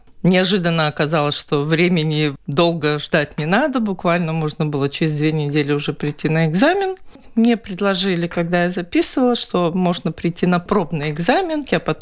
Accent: Latvia; А я из Латвии. Вот есть такая страна, я из Латвии

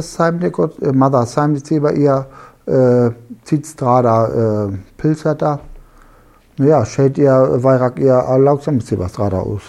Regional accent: Schleswig-Holstein, Germany; Latvian is a second language; moved away as an adult; now in Latvia; un es no Vācijā, no Ziemeļvācijā, starp Lübeck un Kiel.

